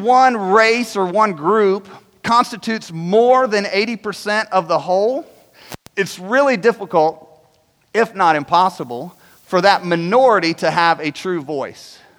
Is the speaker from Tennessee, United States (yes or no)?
no; Virginia, United States; No, I grew up in Virginia. And we didn't have public school.